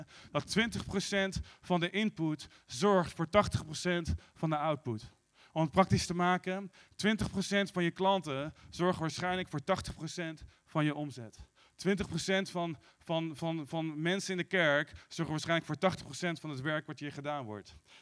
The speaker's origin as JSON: {"language": "Dutch", "town": "Arnhem", "region": "Gelderland", "country": "Netherlands", "lives_now": "The Hague, Netherlands", "said": "En omdat ik kwam uit Arnhem en ik kwam hier."}